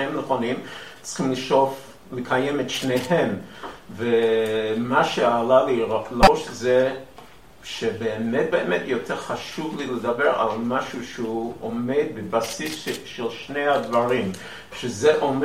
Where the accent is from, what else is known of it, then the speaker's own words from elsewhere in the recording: Queens, New York, United States; now in Israel; נולדתי דתי, גדלתי דתי, הייתי בבית ספר יסודי או ישיבה ישיבת פרס מושה, שזה קשור קצת לעולם החרדי, אבל יותר מצד הרבנים, פחות מצד הקליינטל בקווינס